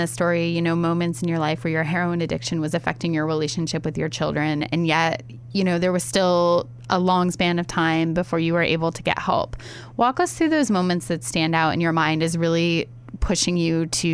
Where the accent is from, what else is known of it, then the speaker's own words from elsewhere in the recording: Findlay, Ohio, United States; Yeah. That? Northwest Ohio in Findlay.